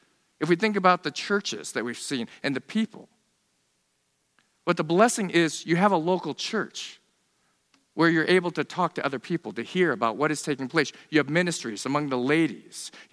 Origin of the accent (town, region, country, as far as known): New York, United States; born or raised there; also born or lived in South Korea